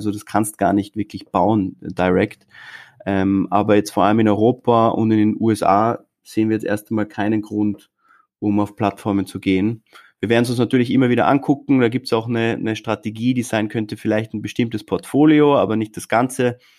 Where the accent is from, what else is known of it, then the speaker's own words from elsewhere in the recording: Austria; wir sind stolze Österreicher und versuchen eben aus Wien raus eine globale Marke zu bauen.